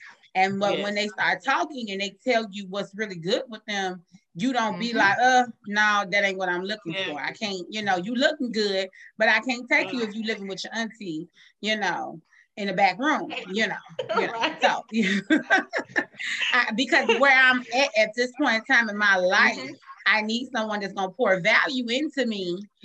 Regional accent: Chicago, Illinois, United States; I can, because you know I'm from the Midwest as well. You know I'm from Chicago

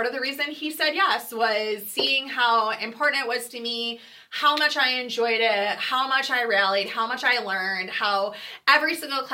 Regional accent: Westland, Michigan, United States; Like, I grew up in Westland, and you knew everybody in Westland and maybe Garden City and Wayne

